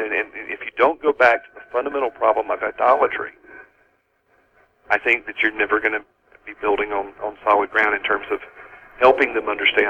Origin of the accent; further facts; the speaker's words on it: the South, United States; accent: Southern; I'm from the South, so sometimes I'll put on my Southern accent a little thicker